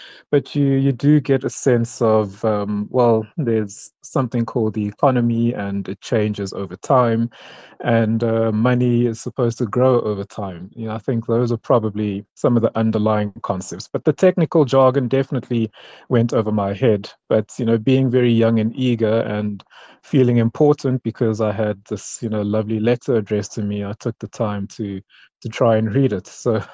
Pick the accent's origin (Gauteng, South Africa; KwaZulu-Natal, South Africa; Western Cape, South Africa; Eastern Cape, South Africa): Gauteng, South Africa; Johannesburg; Well, I'm Joburg born and bred. So I was born in Soweto and I grew up largely in Bryanston for most of my childhood.